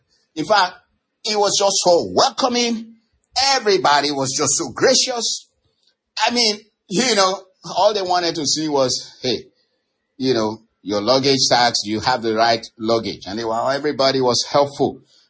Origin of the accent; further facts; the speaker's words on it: Nigeria; And I'm a Nigerian, and I'm coming to my own home country.